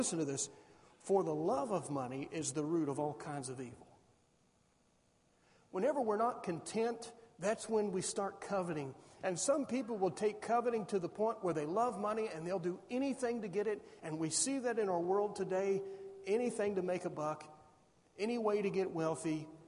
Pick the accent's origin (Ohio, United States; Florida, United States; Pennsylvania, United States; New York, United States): Ohio, United States; Columbus; I grew up in Columbus.